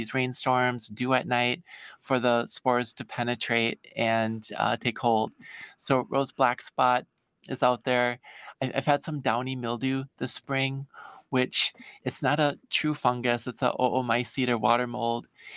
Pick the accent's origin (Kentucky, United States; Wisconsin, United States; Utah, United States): Wisconsin, United States; Milwaukee; So myself, I grew up in the Milwaukee area, and when I was a kid, I loved gardening and science